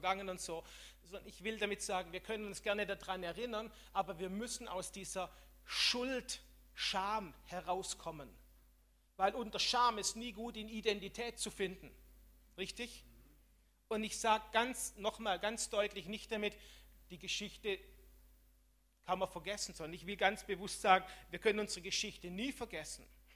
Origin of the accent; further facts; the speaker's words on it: Germany; Auch wenn wir als Deutsche im Moment so ein bisschen die Oberlehrer sind, oder?